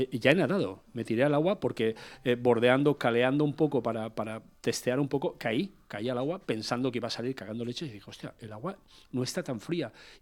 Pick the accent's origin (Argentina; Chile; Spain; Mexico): Spain; Avilés, Asturias; Yo que vengo de Avilés, que me he cruzado España varias veces